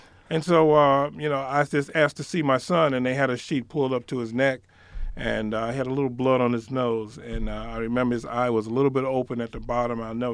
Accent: Queens, New York, United States; I was born in New York. I was born in Harlem, grew up in Queens, New York.

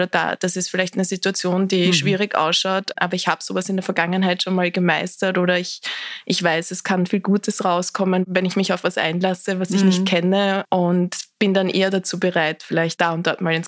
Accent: Austria; ich bin sehr behütet am Land in Österreich aufgewachsen

